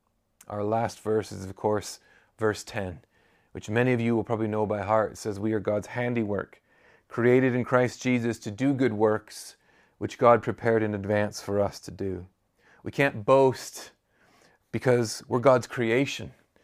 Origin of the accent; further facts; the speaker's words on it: Midwest, United States; And I grew up in the Midwest of America, and we're exactly the same way.